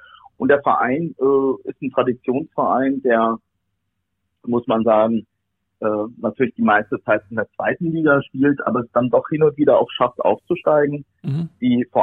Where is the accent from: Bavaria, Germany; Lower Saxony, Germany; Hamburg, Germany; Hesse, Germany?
Hesse, Germany; Darmstadt; Ich komme aus Darmstadt, ich habe in Mainz studiert, aber habe immer in Darmstadt oder fast immer in Darmstadt gelebt. Hier im Rhein-Main-Gebiet ist alles sehr, sehr dicht beieinander.